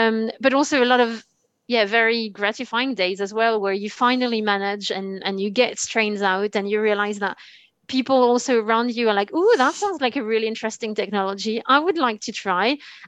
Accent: France; accent: French; English is a second language; So this is what I did my PhD in France. You can probably hear it from my accent. I am French. So I did my PhD there and then did a postdoc in Germany also about yeast genetics.

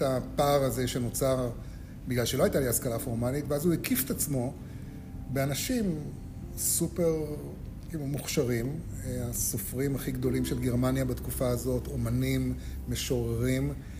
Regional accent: Kfar Shmaryahu, Central District, Israel; also born or lived in Tzahala; היה לנו בית סוכנות כזה בצהלה, אבא שלי היה אלוף בצהל בזמנו, וכשהייתי בן 10, שזה לפני יותר מ-50 שנה, אז עברנו לכפר שמריהו, כשזה עוד היה כפר, עם כל מיני רפתות וגני ירק למיניהם.

